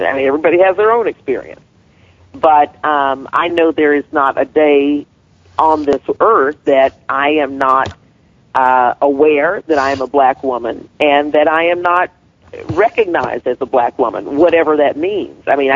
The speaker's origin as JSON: {"language": "English", "region": "the South", "country": "United States", "tie": "born or raised there", "said": "I mean, you know, growing up in the South, those were experiences for me."}